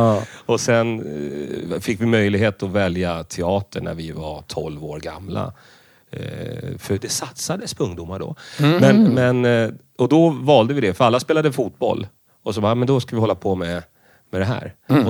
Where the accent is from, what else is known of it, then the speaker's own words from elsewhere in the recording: Stockholm, Stockholm County, Sweden; jag är uppvuxen här i Högdalen. Där du har din poddstudio. Så då bodde jag här i Högdalen